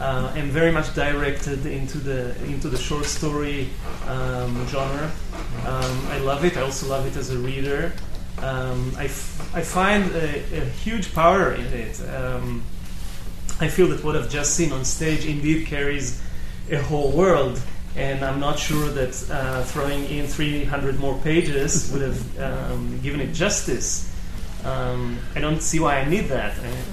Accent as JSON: {"language": "English", "town": "Tel Aviv", "region": "Tel Aviv District", "country": "Israel", "lives_now": "Jerusalem, Israel", "said": "I'm from the Tel Aviv area originally, and I moved to Jerusalem."}